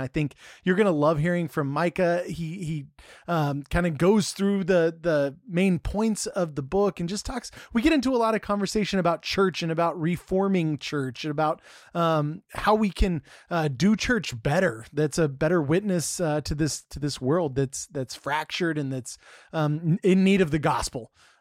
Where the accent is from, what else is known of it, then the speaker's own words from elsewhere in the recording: Texas, United States; I'm a Texan, originally born and raised.